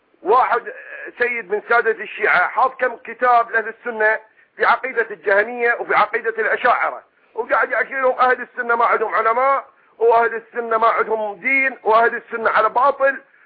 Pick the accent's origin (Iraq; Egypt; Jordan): Iraq; Diwaniyah, Al-Qadisiyyah Governorate; أنا أصلي من أهل الديوانية، من العراق، … كمان، وهذا أنا من السنتين 2000 أنا الحمد لله على دين أهل السنة والجماعة.